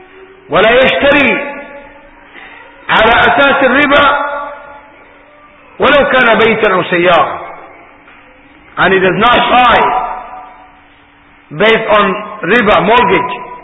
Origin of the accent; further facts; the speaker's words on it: Saudi Arabia; مثلا عندنا في السعودية نلبس الثوب